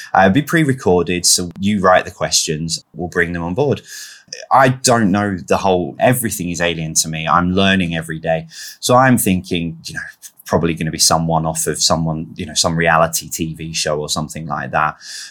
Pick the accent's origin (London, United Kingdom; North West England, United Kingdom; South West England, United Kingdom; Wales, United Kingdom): London, United Kingdom; I'm from South London